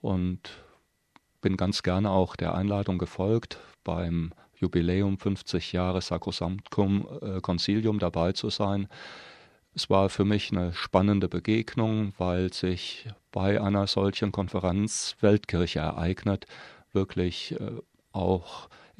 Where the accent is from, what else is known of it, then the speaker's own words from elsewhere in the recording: Trier, Rhineland-Palatinate, Germany; Ich komme aus Trier, das Deutsche Liturgische Institut sitzt dort.